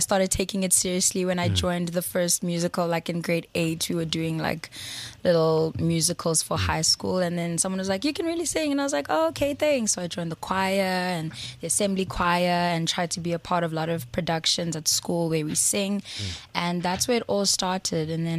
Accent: Durban, KwaZulu-Natal, South Africa; born there; now in Johannesburg, South Africa; I was born in Durban.

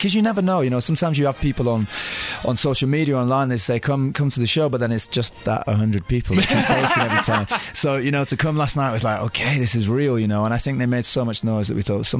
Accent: Manchester, North West England, United Kingdom; I grew up in Manchester in the UK.

